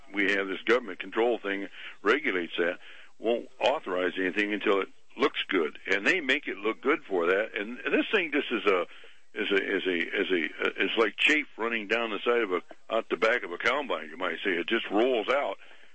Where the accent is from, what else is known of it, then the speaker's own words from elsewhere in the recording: Canton, Ohio, United States; Yeah, I'm from Ohio. I live in Canton, Ohio.